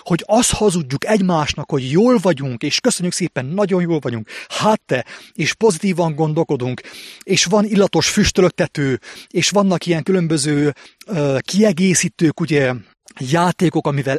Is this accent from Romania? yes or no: yes; Székely Land, Romania; itt Székelyföldön, a szülővárosomban